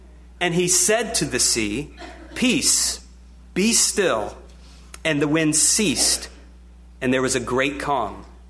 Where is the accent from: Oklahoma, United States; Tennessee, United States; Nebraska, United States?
Oklahoma, United States; also born or lived in Kentucky; Now, growing up in Oklahoma and even living a few years in Kentucky, I know very well how unpredictable weather can be.